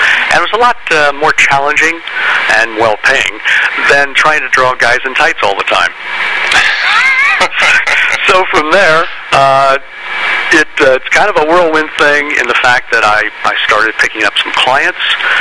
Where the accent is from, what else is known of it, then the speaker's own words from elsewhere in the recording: New Albany, Ohio, United States; also born or lived in Columbus; Well, I'm from Columbus, Ohio. I was born in Columbus and raised in New Albany.